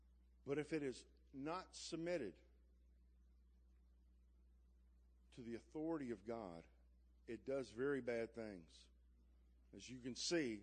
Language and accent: English; Louisiana, United States; I'm from Louisiana, so speaking is difficult.